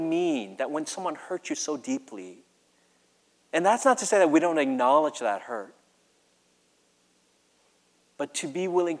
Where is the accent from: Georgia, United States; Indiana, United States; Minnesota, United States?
Minnesota, United States; growing up in Minnesota, I was one of the few minorities right? In my high school, my district